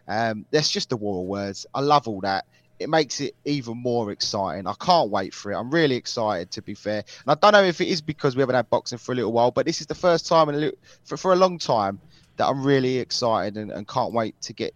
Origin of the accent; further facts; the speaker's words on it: United Kingdom; it's a big fight, especially for us as British boxing fans.